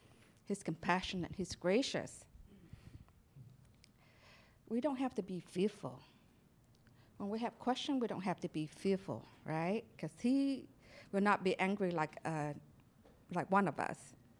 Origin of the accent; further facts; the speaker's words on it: Vietnam; English is a second language; I remember when I was growing up in Vietnam, our house only have one room.